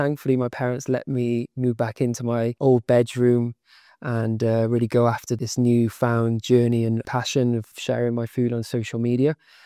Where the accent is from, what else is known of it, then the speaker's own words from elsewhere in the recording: Cardiff, Wales, United Kingdom; I grew up in Cardiff.